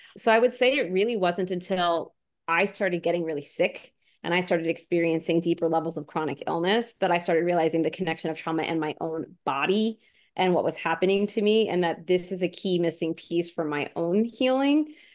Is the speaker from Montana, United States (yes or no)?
no; Long Island, New York, United States; also born or lived in Florida; so I grew up on Long Island before my family moved to Florida